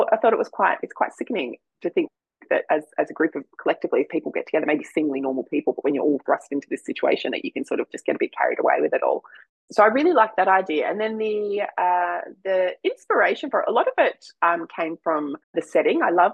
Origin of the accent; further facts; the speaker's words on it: Townsville, Queensland, Australia; a lot of the inspiration came from my hometown of Townsville and just the general sort of the setting around here and the landscape around here.